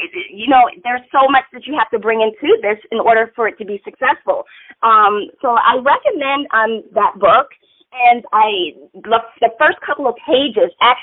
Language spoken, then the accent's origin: English; Maryland, United States; now in Pennsylvania, United States; I'm originally from Maryland. I live in Pennsylvania now.